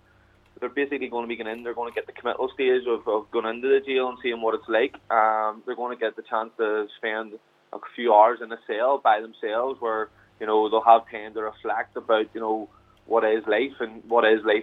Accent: Belfast, Northern Ireland, United Kingdom; As a youth worker growing up in the Shankill in North Belfast

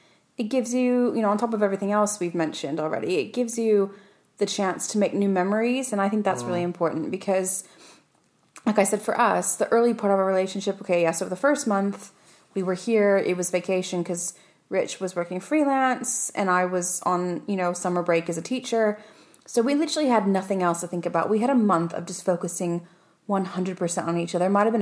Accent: England, United Kingdom; So I'm sure that projects, I'm being English, projects.

